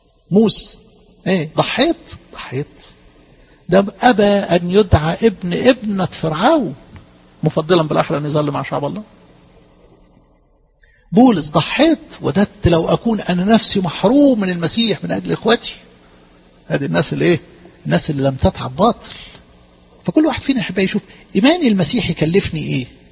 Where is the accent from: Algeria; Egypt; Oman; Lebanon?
Egypt; moved away